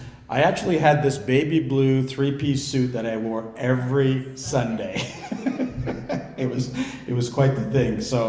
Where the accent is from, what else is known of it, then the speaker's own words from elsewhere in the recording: Belize; grew up in the church, and for as long as I could remember, I've attended church. I grew up in Belize. I was just telling these folks, I grew up in Belize, and my dad was a principal in Belize.